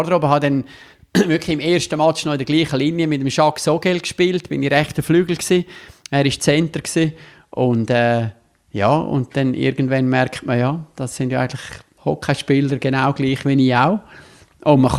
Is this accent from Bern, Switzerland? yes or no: no; Davos, Grisons, Switzerland; now in Rapperswil-Jona, Switzerland; Ich bin in Davos geboren und aufgewachsen und bin dort früh auch mit Sport, mit Eishockey, aber auch mit Skifahren in Verbindung gekommen und wohne jetzt aber im Unterland, wie wir Bündner sagen, in Rapperswil-Jona.